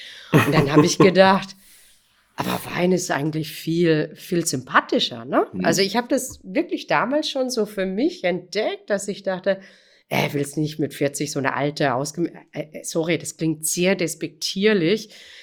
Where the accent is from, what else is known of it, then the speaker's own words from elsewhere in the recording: Freiburg, Baden-Württemberg, Germany; mein Vater war Opernsänger und ich bin mehr oder weniger am Freiburger Stadttheater groß geworden.